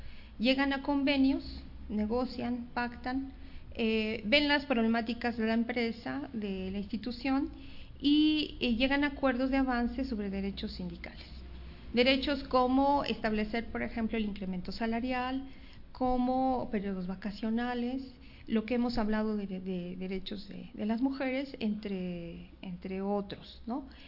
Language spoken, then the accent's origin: Spanish; Mexico; así como los mexicanos decidimos por quién votar